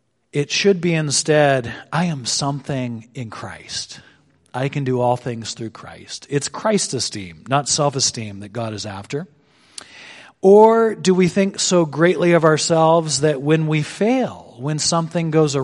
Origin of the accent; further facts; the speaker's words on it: Darby, Montana, United States; now in Helena, United States; I said, "Well, I live in Helena, but I'm from a little town called Darby."